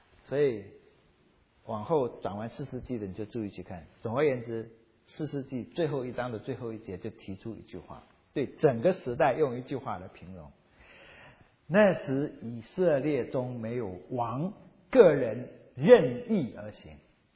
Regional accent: Taiwan; 我们从台湾来的哈

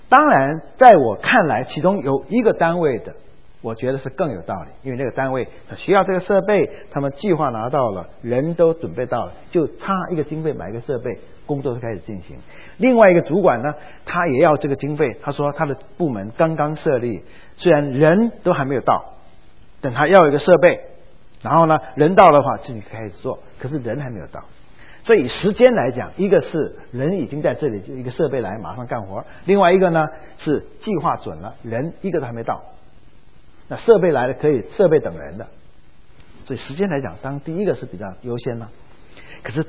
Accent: Taiwan; 那尤其台湾来的，我们台湾人是从小就读圣贤书的

